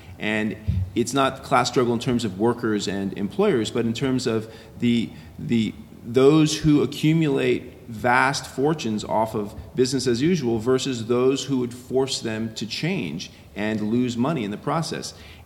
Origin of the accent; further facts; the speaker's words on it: Vermont, United States; like I live part-time in Vermont, and I'm from Vermont originally